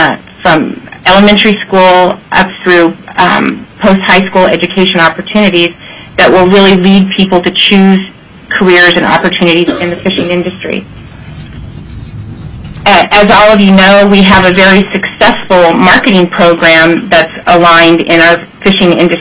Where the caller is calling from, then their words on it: Anchorage, Alaska, United States; And I am calling from Anchorage tonight and thankfully not boarding a plane.